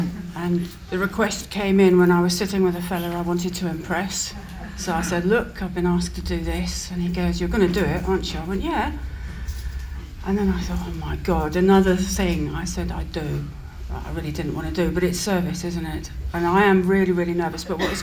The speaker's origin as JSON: {"language": "English", "region": "London", "country": "United Kingdom", "said": "I'm a Londoner, I was born, I'm the eldest of, there's almost eight of us really."}